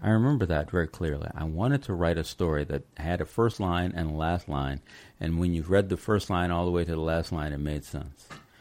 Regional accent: Los Angeles, California, United States; I'm from Los Angeles, so I go up to Santa Cruz all the time.

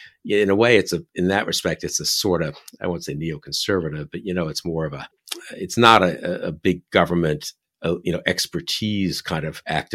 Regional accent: New York, United States; And also, I'm from New York.

